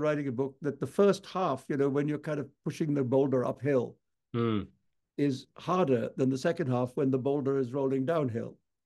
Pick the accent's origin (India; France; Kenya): India; I'm from India where we have elephants